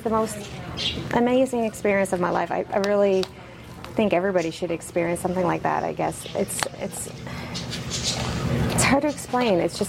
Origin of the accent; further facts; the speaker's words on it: Nova Scotia, Canada; now in Fort McMurray, Canada; I'm originally from the East Coast, Nova Scotia, but I've lived all over. So before we moved here, we were actually living in Iqaluit, Nunavut. And then, yeah, so I've lived all over Canada.